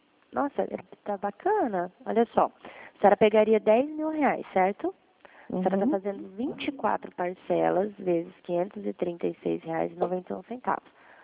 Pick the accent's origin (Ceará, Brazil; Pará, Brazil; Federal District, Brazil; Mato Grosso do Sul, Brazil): Mato Grosso do Sul, Brazil; Dourados; Eu sou de Dourados, Mato Grosso do Sul